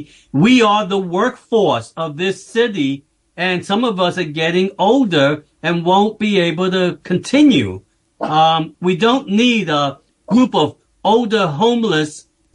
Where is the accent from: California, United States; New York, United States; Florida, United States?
New York, United States; New York City; And I've raised my family here, and I want to stay here. I was born and raised in East Harlem, and I think I should stay here for until the end, basically.